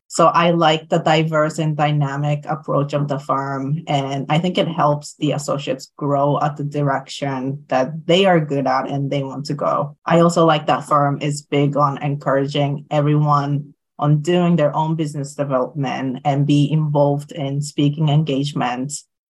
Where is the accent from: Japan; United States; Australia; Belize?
Japan; first language Japanese; English is a second language; As I'm originally from Japan and Japanese is my native language